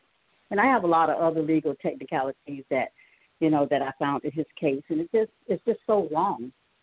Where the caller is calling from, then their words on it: Orlando, Florida, United States; I'm calling from Orlando, Florida.